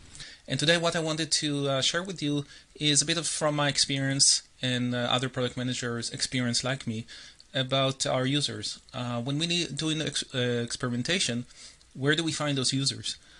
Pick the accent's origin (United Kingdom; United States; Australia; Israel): Israel; now in Toronto, Canada; So I am originally from Israel. That's the first fact that I wanted to share with everyone. Second is I'm from Toronto. That's where I live now for the last almost 20 years.